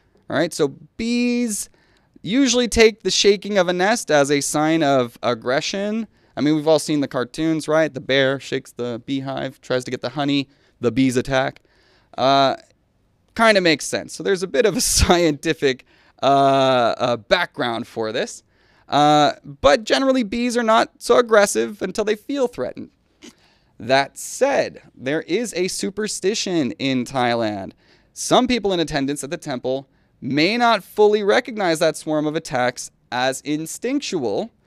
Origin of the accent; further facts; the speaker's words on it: the South, United States; Oh, yeah, I'm from the South. So, Southern barbecue, that ranks up there with the best meats in the world.